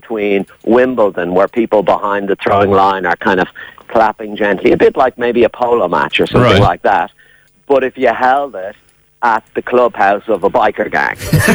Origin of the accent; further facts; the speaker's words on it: Leinster, Ireland; We're all from Wicklow